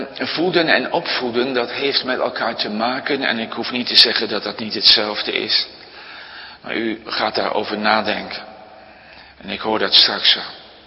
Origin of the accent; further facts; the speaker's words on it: Gelderland, Netherlands; born there; ik ben geboren in de Betuwe als derde in een gezin van 8. Een slagersgezin. Ik was 17, toen ging ik in Amsterdam taal- en letterkunde studeren.